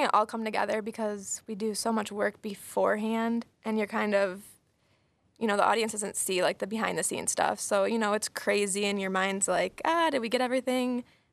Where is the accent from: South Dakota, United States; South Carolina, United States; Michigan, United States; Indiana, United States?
Michigan, United States; Kalkaska; I grew up in northern Michigan, up by Traverse City, from Kalkaska, Michigan.